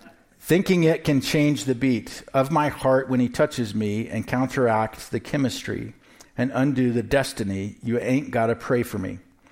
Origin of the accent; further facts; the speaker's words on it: Missouri, United States; Where I grew up in Southwest Missouri, there was a popular guy